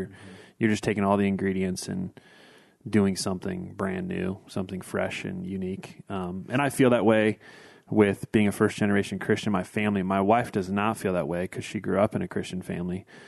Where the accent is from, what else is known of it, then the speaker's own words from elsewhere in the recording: Midwest, United States; And we grew up in the Midwest, both my wife and I. So we anticipated seasons.